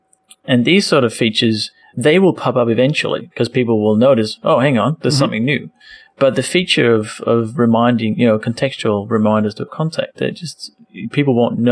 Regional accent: Denmark; now in Australia; I'm a Danish guy living in Australia, but I still want Danish keyboard and Australian keyboard on my phone because I text my mum in Danish

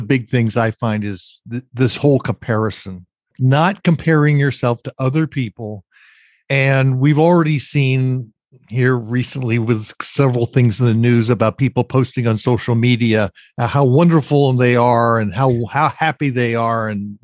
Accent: New York City, New York, United States; I've been all over the world. I grew up around New York City in the 1960s. Very dangerous place.

